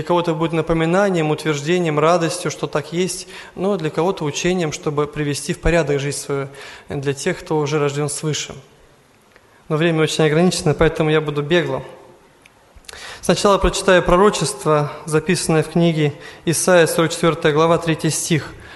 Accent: Siberia, Russia; now in Kodinsk, Russia; Я с Сибири приехал

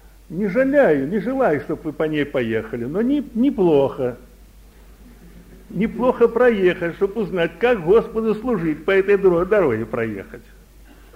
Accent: Russia; Я из России.

